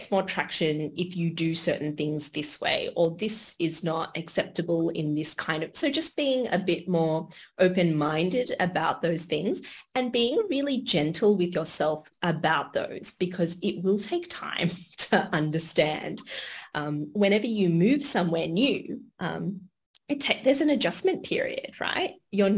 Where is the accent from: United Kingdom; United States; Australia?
Australia; I grew up in Australia. So I guess although I'm Indian Australian, I probably identify more as Australian.